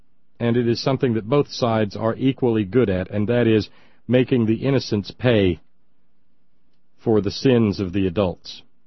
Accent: Appalachia, United States; I'm a hillbilly. I'm an Appalachian. I'm an Appalachian American.

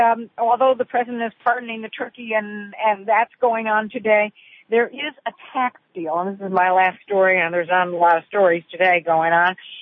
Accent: Cleveland, Ohio, United States; Cleveland, Ohio, my hometown.

